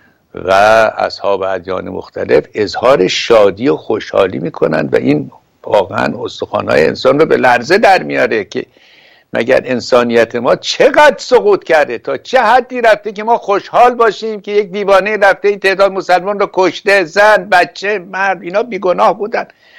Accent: Iran; آقا ما ایرانی هستیم، این چه طرز اندیشه ایست؟

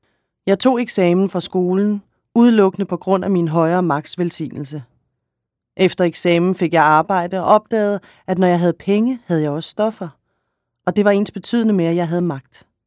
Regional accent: Mexico; also born or lived in Chile; now in Denmark; Mine bedsteforældre forlod Polen og tog til Chile som flygtninge under 2. verdenskrig. Jeg er født i Chile det år, der var militærkup, og min mor søgte politisk asyl i Mexico, hvor jeg voksede op.

